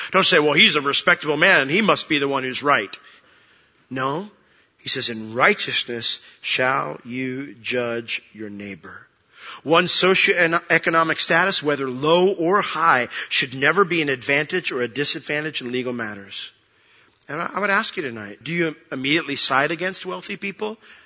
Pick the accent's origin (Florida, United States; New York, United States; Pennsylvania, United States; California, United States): Florida, United States; Orlando; someone found out I was from Orlando